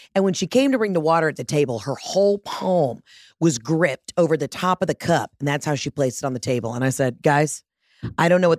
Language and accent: English; Georgia, United States; And again, I'm from Georgia. I will bring it. I will talk so much shit about Georgia. It's just Southern things. These are my people.